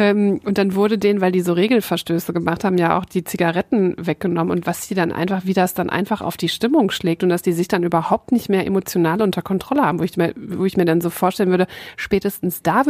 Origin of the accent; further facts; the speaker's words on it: Dinslaken, North Rhine-Westphalia, Germany; accent: Ruhrpott dialect; ich bin ja keine gebürtige Mülheimerin, ich komme ja quasi von nebenan aus Dienstlaken, also westlichstes Ruhrgebiet / Niederrhein. Habe aber natürlich trotzdem einen sehr ausgereiften Ruhrpott-Dialekt, da bin ich sehr stolz drauf und den lebe ich auch.